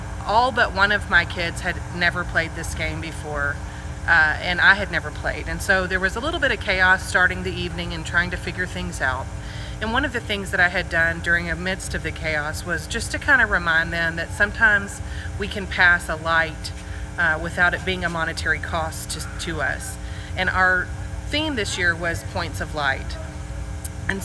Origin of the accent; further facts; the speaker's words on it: Georgetown, Texas, United States; I'm from Georgetown, Texas, and I had the pleasure of staying at First United Methodist Church here in Roswell with my mission group.